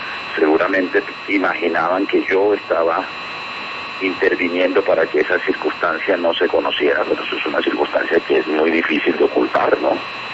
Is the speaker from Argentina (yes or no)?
no; Valledupar, Cesar, Colombia; moved away; also born or lived in Bucaramanga / Cúcuta; Nosotros nos criamos en Valledupar, usted lo sabe.